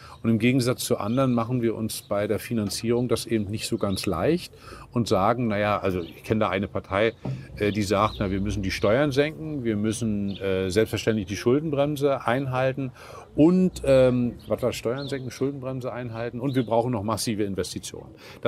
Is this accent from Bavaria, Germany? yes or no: no; Mecklenburg-Vorpommern, Germany; Ich komme, wie gesagt, aus Mecklenburg-Vorpommern.